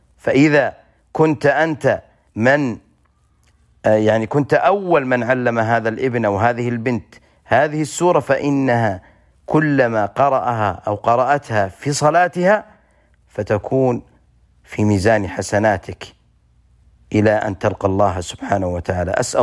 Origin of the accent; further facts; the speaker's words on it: Saudi Arabia; بل إن في بلادنا المملكة العربية السعودية